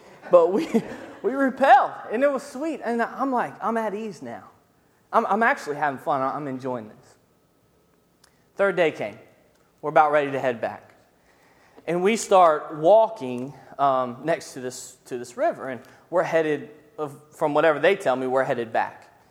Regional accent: Kentucky, United States; I'm from Kentucky. Please don't hold that against me, but you travel down 75 for a while, and then you go off these back roads for a while

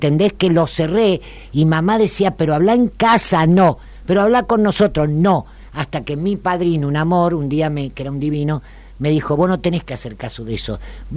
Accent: Argentina; No soy italiana, yo soy argentina, pero hija de, criada por

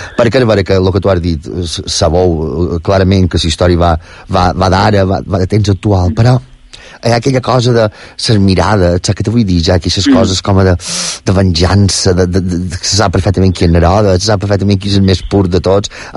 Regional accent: Vilafranca de Bonany, Balearic Islands, Spain; Ole, de Vila, el meu poble...

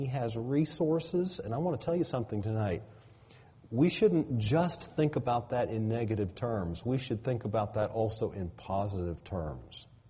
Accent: the South, United States; Well, you know, I grew up in the South. A tick was a tick

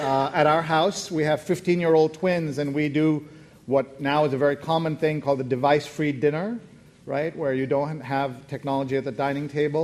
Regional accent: New York, United States; I'm here from New York, and I love coming to Boston, and I'm here just for a few hours

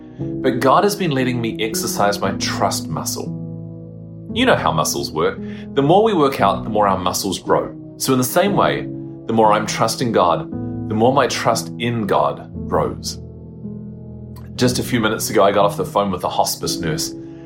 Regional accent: New Zealand; I grew up in New Zealand, and that's where I am at the moment. Well, more specifically, I'm in quarantine in New Zealand, unable to leave my hotel room for 10 whole days.

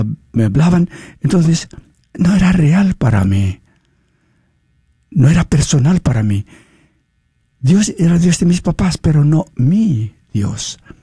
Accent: Philippines; yo nací como católico en las Filipinas, tenía padres católicos

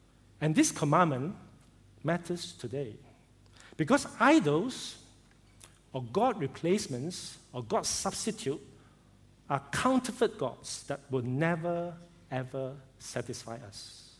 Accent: Ipoh, Perak, Malaysia; I grew up in Ipoh, and Cantonese is the lingua franca, right?

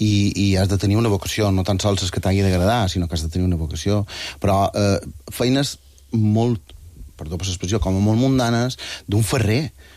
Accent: Bunyola, Balearic Islands, Spain; jo som de Bunyola i som així.

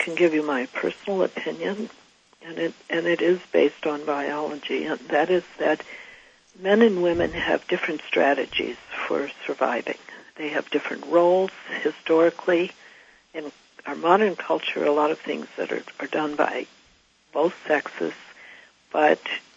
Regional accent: Midwest, United States; I mean, I grew up in the Midwest in the Bible Belt

